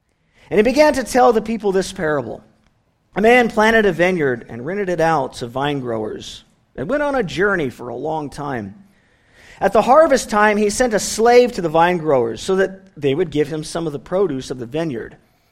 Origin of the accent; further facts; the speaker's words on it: California, United States; As you know, I come from California